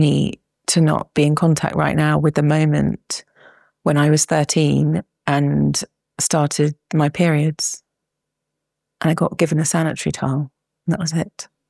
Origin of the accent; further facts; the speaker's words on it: England, United Kingdom; I always joke with myself about a cup of tea and being English